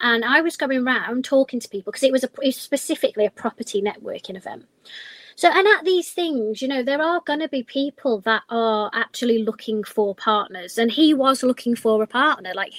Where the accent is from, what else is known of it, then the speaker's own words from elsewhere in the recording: Blackpool, North West England, United Kingdom; I was just making contacts and chatting and saying, I'm from Blackpool, I'm finding all of these deals.